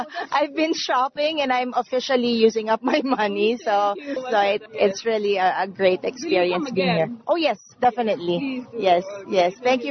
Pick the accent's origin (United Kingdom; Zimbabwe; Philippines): Philippines; from the Philippines, and I just came here to visit.